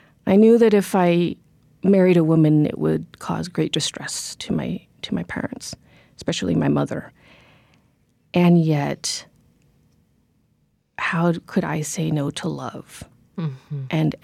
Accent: United States; I am myself a Cambodian daughter. And then yet again, I go back to this. I grew up in America, and so very much I am American.

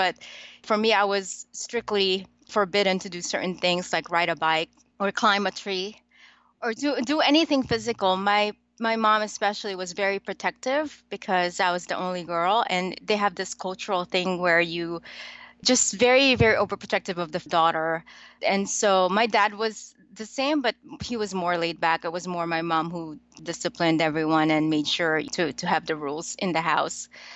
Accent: Manila, Metro Manila, Philippines; Well, it was hot, hot, humid. It's crowded, but it was fun. My childhood was great.

